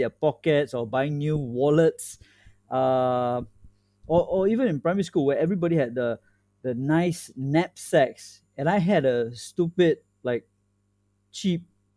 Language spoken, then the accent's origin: English; Taman Jurong, Singapore; Now, I'm from here. I'm from Singapore itself. You know, I'm born and raised here. I grew up in a place called Taman Jurong.